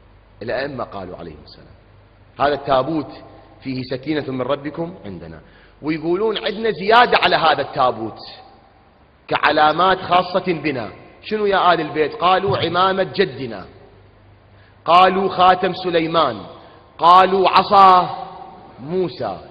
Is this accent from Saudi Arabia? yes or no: no; Iraq; accent: Iraqi; بلهجتنا العراقية